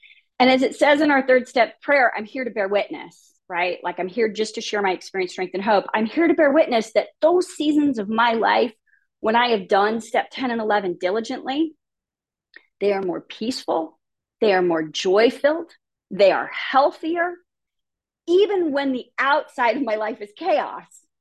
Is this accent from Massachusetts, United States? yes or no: no; Los Angeles, California, United States; I grew up in Los Angeles in a fantastically alcoholic home, a fantastically violent home.